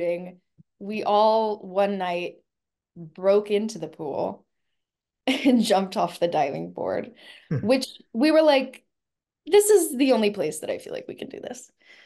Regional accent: Texas, United States; I mean I grew up in Texas. Everybody swam.

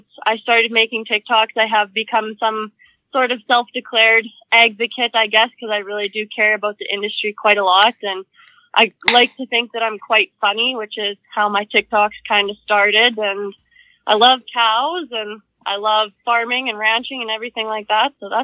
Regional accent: Canada; I am from the Great White North, but he said toke and it's actually toque, so we'll get past that. I guess the easiest way to sum up me is I am a fourth generation rancher. My family has been here for over 100 years.

